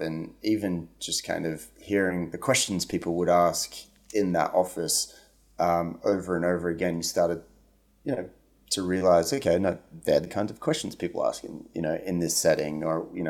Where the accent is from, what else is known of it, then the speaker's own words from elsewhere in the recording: Australia; a school in New York in the States. We're both Australian, and that's where we were living at the time.